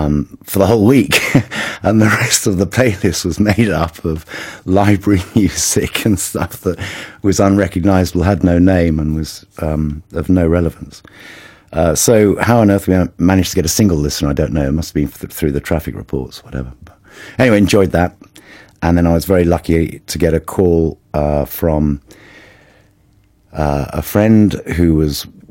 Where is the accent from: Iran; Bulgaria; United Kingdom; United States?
United Kingdom; Midlands; Because I was brought up and lived in the Midlands